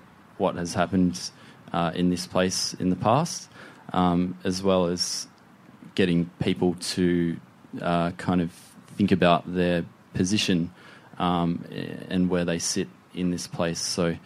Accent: Victoria, Australia; I'm a Gunai and Monero man. I'm from Gippsland.

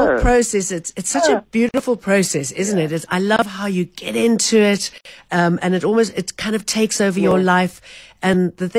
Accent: Sasolburg, Free State, South Africa; You know, I grew up in Sasselburg, and there was the most amazing theater there.

